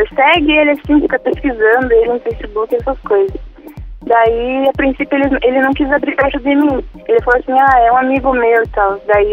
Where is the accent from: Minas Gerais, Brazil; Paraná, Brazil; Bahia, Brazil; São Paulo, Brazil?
Paraná, Brazil; Ponta Grossa; Eu sou de Ponta Grossa, Paraná.